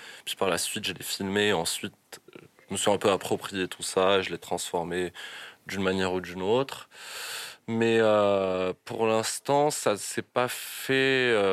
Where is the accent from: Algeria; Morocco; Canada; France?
Morocco; Casablanca, Casablanca-Settat; j'ai grandi à Casablanca et je me suis rendu compte que c'était une ville... Enfin, j'ai grandi autour du béton, globalement.